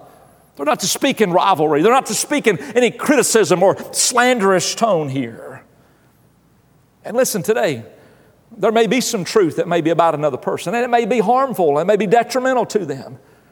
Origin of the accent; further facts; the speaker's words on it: Appalachia, United States; Now, I grew up, again, you've heard me tell stories about growing up in Appalachia.